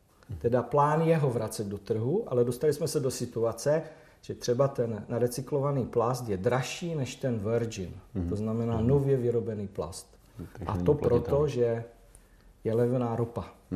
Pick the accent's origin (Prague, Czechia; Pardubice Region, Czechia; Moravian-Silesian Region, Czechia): Moravian-Silesian Region, Czechia; speciálně já jsem z Ostravska